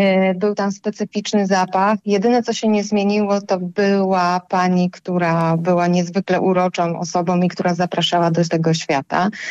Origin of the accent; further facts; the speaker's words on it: Świętokrzyskie Voivodeship, Poland; now in Choszczno, Poland; ja tak naprawdę pochodzę ze Świętokrzyskiego i tam dorastałam.